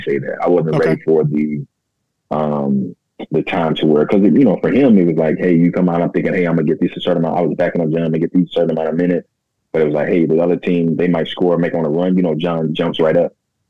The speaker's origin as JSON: {"language": "English", "town": "Houston", "region": "Texas", "country": "United States", "said": "I go to New Orleans in the summer because, you know, I'm from Houston."}